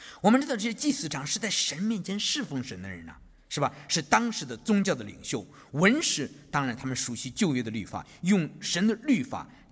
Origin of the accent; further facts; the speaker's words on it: China; 跟我们中国人有没有关系啊？